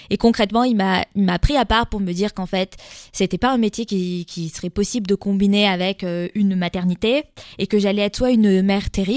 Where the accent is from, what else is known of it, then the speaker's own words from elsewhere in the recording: France; moved away as an adult; now in Sweden; moi, je suis française de naissance. Bon, mes parents sont immigrés eux-mêmes. On a un peu l'immigration dans le sang. Puis, j'ai émigré en Suède plus tard.